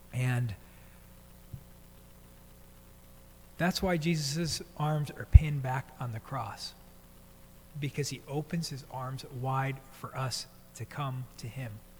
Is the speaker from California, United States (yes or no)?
no; Brooklyn, New York, United States; When I was growing up in Brooklyn, we went to St. Brendan's Catholic Church.